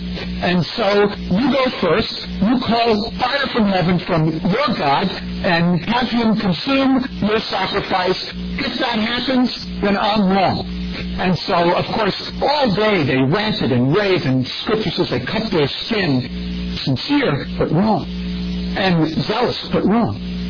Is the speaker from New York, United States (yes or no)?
yes; Brooklyn, New York, United States; and I'm from Brooklyn, so everything looks different, you know.